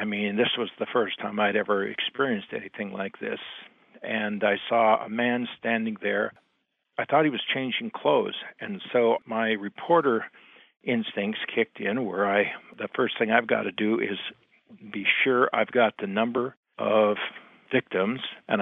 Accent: Las Vegas, Nevada, United States; from Las Vegas. I work for the Vegas Stats and Information Network.

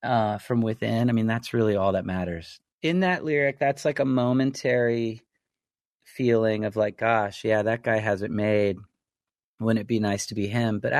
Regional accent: Greenville, Texas, United States; I grew up in Greenville, Texas, small town. My family had an old upright piano with broken keys

